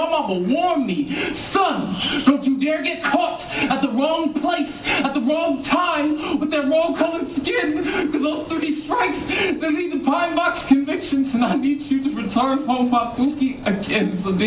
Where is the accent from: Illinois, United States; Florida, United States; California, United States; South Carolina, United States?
California, United States; Stockton; I mean, I'm from Southside Stockton.